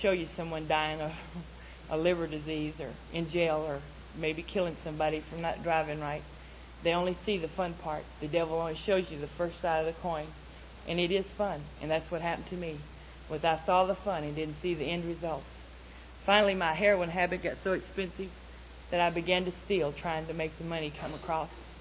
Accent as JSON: {"language": "English", "region": "Texas", "country": "United States", "said": "I'm just a great big girl. I'm from Texas. You know, everything in Texas is big."}